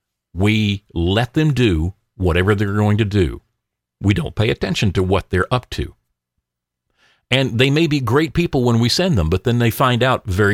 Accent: the South, United States; I've told you the stories before about growing up in the South and about how up until Obama ran for president, people were really doing very well.

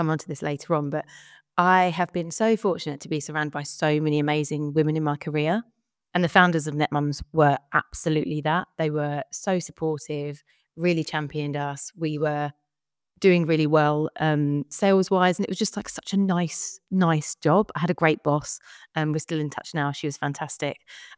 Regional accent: Chelmsford, East of England, United Kingdom; I'm from Chelmsford in Essex originally.

